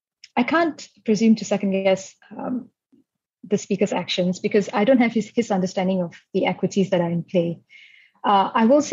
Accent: Malaysia; As a Malaysian, I would, of course, like to see a full and robust debate on the emergency ordinances

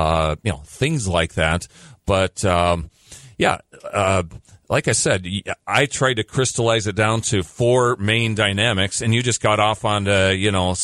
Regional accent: Omaha, Nebraska, United States; I grew up in the Omaha area. Our fair was 15 miles outside of Omaha, yes. You know, in a small town, you know.

